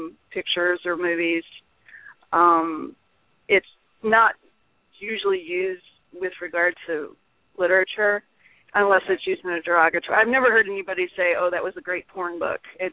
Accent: Florida, United States; now in Norfolk, United States; I'm in Southeast Virginia, Norfolk, and I'm from South Florida, so I know about hot summers

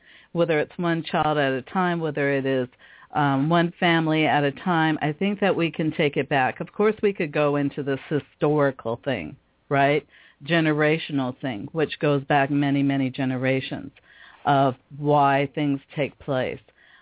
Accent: Seattle, Washington, United States; it's funny to me when sometimes people don't realize I'm actually Japanese and German, you know, but I was raised in the Black community here in Seattle.

